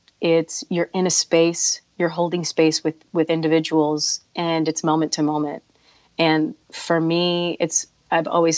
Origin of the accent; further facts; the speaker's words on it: United States; for me as an American, I feel like, after 9/11, we almost had to become hyper-patriotic